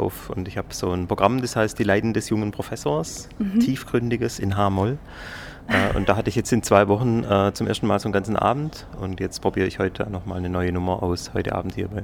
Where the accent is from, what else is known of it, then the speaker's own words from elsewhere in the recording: Stuttgart, Baden-Württemberg, Germany; Und ich komme aus Stuttgart